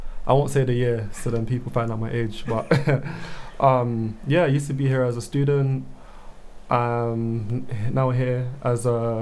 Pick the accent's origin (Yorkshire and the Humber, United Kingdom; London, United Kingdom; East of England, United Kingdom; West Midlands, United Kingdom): London, United Kingdom; I grew up in North London, Wood Green, like yourself, maybe.